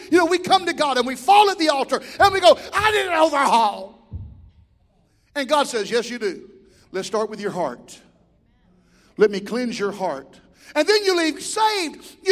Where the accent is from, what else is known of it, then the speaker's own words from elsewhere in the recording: Alabama, United States; Listen, I was raised in Alabama.